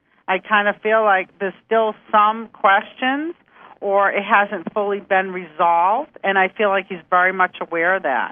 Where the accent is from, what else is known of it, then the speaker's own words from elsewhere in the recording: Massachusetts, United States; I'm going to be saying aunt because I'm from Massachusetts.